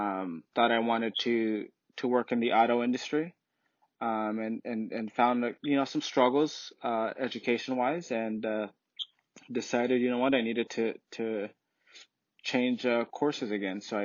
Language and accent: English; Immokalee, Florida, United States; And so back home, I'm from Immokalee, Florida, the tomato capital of the world.